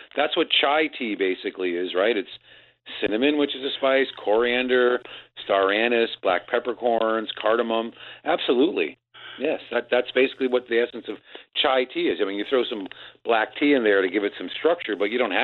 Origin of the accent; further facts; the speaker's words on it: New Haven, Connecticut, United States; I grew up in Connecticut, and there's a lot of Neapolitans and Calabrese in my hometown of New Haven.